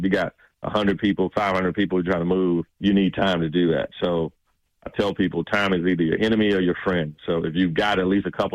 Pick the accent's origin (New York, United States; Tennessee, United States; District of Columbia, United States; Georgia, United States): Georgia, United States; Atlanta; I was born and raised in the West Side.